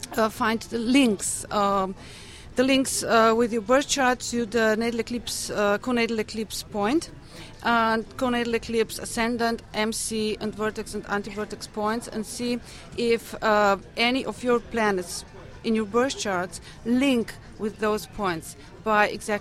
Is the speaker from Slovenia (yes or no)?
yes; Slovenia; English is a second language; I find it a bit hard to find the exact words because I'm from Slovenia.